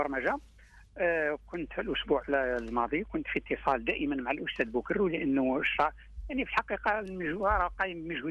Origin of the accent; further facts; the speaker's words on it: Algeria; لكن اللغة اللي رانا نستعملها احنا كجزائريين هذه